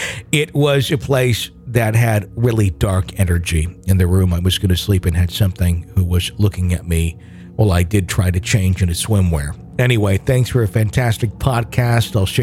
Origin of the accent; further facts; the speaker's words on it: Sweden; I'm from Sweden.